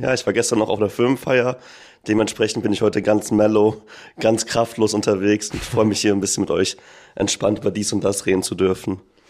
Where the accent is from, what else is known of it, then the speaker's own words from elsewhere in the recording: Neunkirchen-Seelscheid, North Rhine-Westphalia, Germany; da, wo ich aufgewachsen bin, in Neunkirchen-Seelscheid, da war die Welt noch nicht so offen und so facettenreich wie in den Großstädten so. Also erstmal war ich so der einzige Kanake auf meiner Grundschule und später auf der Realschule.